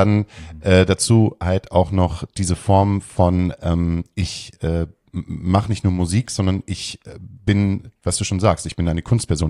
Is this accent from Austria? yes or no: no; Hamburg, Germany; als Hamburger hat man mal so diese Arroganz des Hamburgers, der so auf Bremen runterguckt